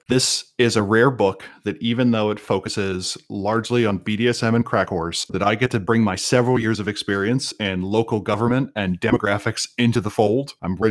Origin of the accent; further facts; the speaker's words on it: Ireland; which as an Irishman, I am quite fond of.